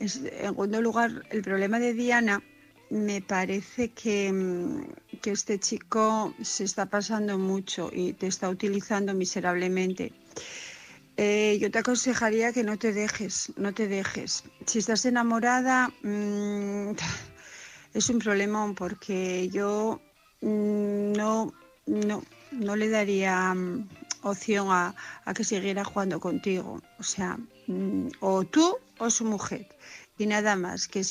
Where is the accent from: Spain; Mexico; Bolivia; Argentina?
Spain; Asturias; de Asturias.